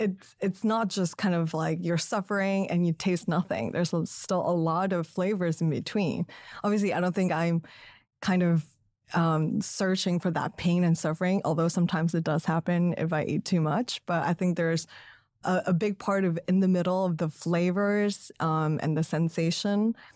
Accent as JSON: {"language": "English", "town": "Guangzhou", "region": "Guangdong", "country": "China", "tie": "born or raised there", "said": "the language I prefer to speak is very different from the local Cantonese culture. So even though I was born and raised in Guangzhou, a lot of my Canto friends said, oh, you know, you're not really Canto."}